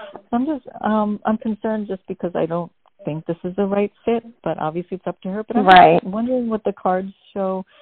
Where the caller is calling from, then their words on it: New Jersey, United States; I'm calling from New Jersey.